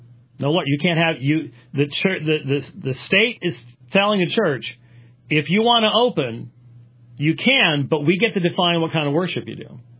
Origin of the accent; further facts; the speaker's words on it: Scotland, United Kingdom; I'm a Scotsman. Okay? It's just not. I'm not saying necessarily that people in Scotland today, because they are doing that, but us old time folks, this is not how we function.